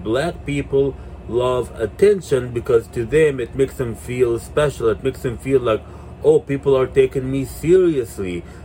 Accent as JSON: {"language": "English", "town": "Mountain View", "region": "California", "country": "United States", "said": "And, you know, I told her I'm from Mountain View and shit like that."}